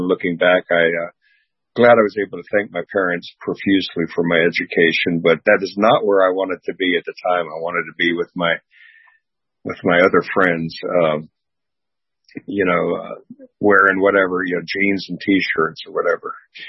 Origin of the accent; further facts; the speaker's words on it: Florida, United States; now in Atlanta, United States; I was born here in Atlanta at Piedmont Hospital when my parents were Emory students. And my dad was a law student there and my mom was an undergraduate, young parents. We lived here in Atlanta until they both graduated from Emory and then moved down to South Florida, Broward County, Florida